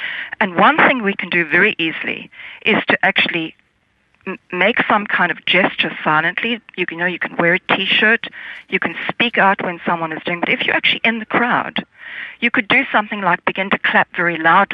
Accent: South Africa; now in Brisbane, Australia; I'm from South Africa a very long time ago.

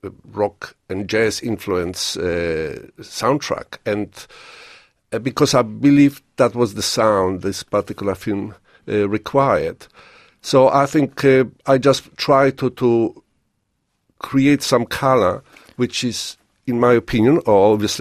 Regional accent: Warsaw, Masovian Voivodeship, Poland; growing up in Warsaw Center, and I went to the theater very frequently, and grew up in, I think, very cultured environment.

